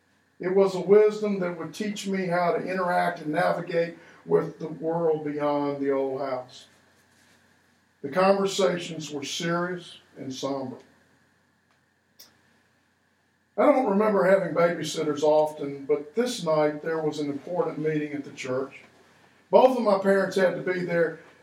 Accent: Mississippi, United States; born there; and I had experienced the same kind of fear much earlier than Charles because I was born in Mississippi.

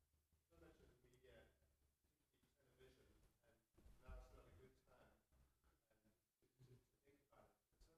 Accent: South Africa; I'm a South African

